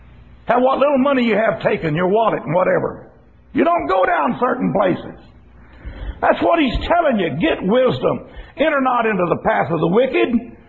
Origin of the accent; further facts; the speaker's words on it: San Antonio, Texas, United States; Well, maybe I grew up in San Antonio and it was the mean streets of San Antonio when I was growing up in them.